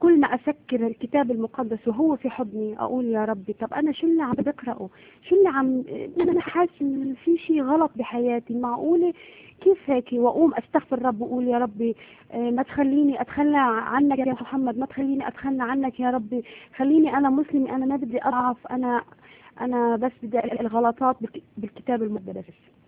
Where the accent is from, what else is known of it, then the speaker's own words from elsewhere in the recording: Syria; also born or lived in Gulf states; now in Europe; وبما اني انا متربايه بدول الخليج فانا شامي وبعرف افهم انواع البخور اللي تربيت وعشت عليها في دول الخليج،